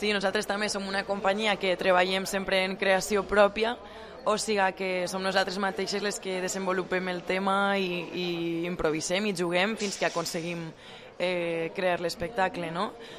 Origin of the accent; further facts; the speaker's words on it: Vila-real, Valencian Community, Spain; also born or lived in Barcelona; sóc d'ací de Villarreal de tota la vida.